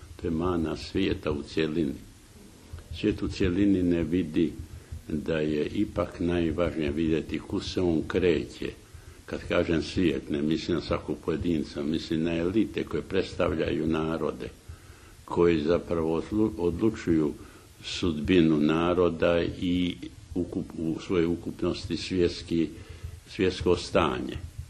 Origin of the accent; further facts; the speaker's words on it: Zadar County, Croatia; born there; ja sam rođen davno, pred 90 godina. Znate, i to na otoku Ugljanu, u malom mjestu, koje je stalno bilo okrenuto Zadru